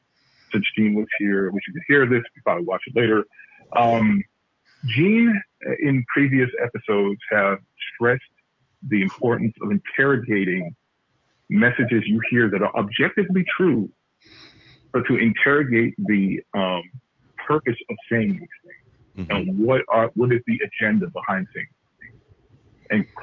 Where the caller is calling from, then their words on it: Cleveland, Ohio, United States; calling from Cleveland.